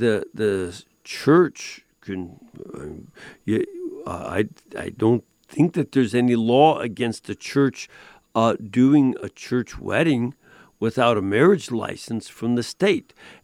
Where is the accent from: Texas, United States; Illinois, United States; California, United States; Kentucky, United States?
Illinois, United States; Chicago; But I'm from Chicago. I'm always loose with these things.